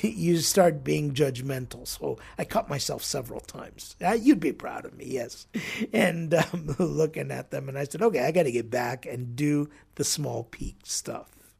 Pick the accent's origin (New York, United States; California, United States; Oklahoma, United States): California, United States; Los Angeles; We come from Los Angeles, and we know that although we belong in Los Angeles